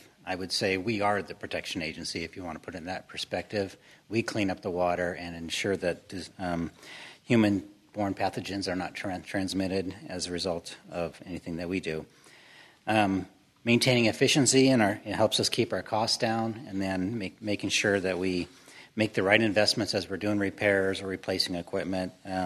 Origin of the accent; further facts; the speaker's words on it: Illinois, United States; can go all the way to the childhood farm I grew up in Illinois